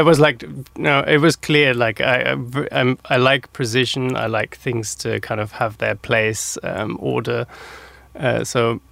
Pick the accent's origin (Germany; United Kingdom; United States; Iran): Germany; I grew up with like two identities, never knew what I was, moved there, immediately knew I'm German